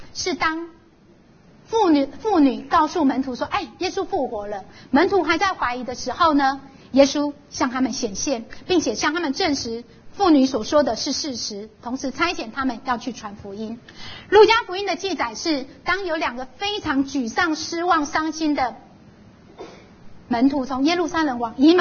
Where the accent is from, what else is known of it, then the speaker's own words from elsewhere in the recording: Taiwan; 因为这一群泰国的朋友们是来到我们台湾在帮我们台湾人做事